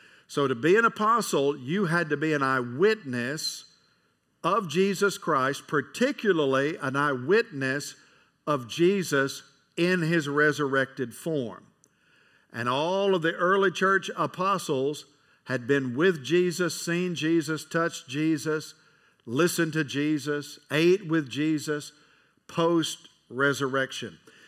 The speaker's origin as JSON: {"language": "English", "town": "Nashville", "region": "Tennessee", "country": "United States", "tie": "born or raised there", "said": "Now, I was raised in Nashville. I've been to Grand Ole Opry a bunch through the years."}